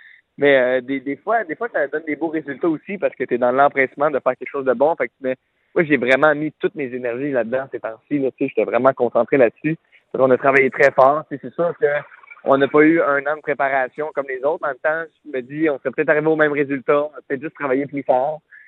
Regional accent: Laval, Quebec, Canada; je m'en vais à Laval, là où j'ai grandi, mon village, et je m'en vais chez ma mère, chez mes parents.

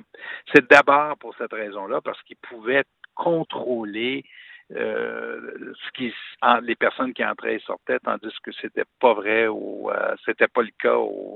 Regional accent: Quebec, Canada; moi je suis originaire des cantons de l'Est. Mm-hmm. On est tout près de la frontière du Vermont

